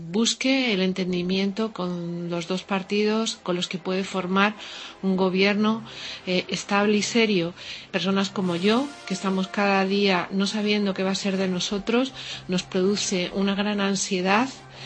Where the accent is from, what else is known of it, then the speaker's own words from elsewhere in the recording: Spain; Yo, como española, que soy una desempleada desde hace casi ya 2 años